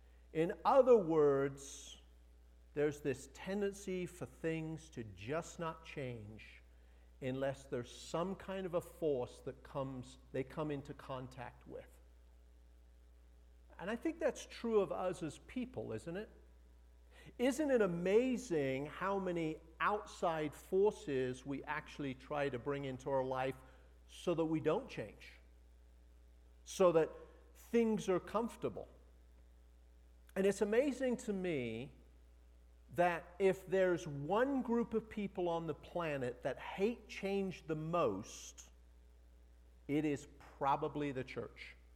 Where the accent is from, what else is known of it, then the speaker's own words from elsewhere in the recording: South Africa; when I was a kid growing up in Africa, flew back to England to go to boarding school. So I was flying home from boarding school to South Africa from London.